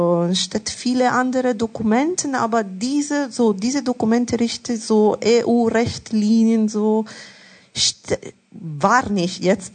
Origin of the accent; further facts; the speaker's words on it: Italy; German is a second language; ich lerne jeden Tag auch Worte auf Italienisch, so, ich bin Italiener